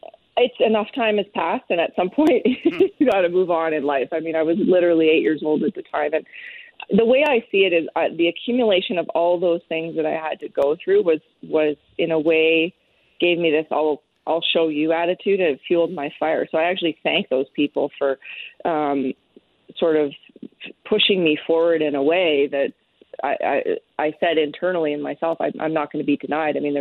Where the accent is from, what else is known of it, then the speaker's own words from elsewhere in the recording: Shaunavon, Saskatchewan, Canada; I think in my hometown in Shaunavon, we had